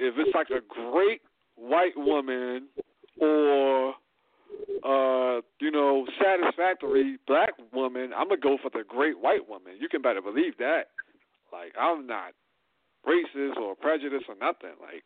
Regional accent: Baltimore, Maryland, United States; accent: Baltimore; Look, I got a strong Baltimore accent. I don't want to use my Baltimore accent on a commercial because it's going to seem ghetto.

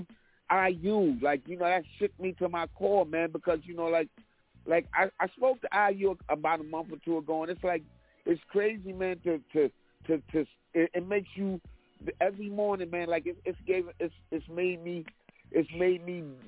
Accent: New York, United States; now in Raleigh, United States; You know, I'm always be in New York. I'm New Yorker through and through.

